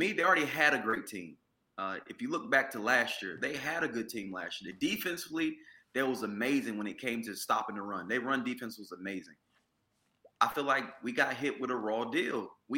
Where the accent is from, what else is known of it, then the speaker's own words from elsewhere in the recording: Washington, North Carolina, United States; Man, so I'm from Washington, North Carolina.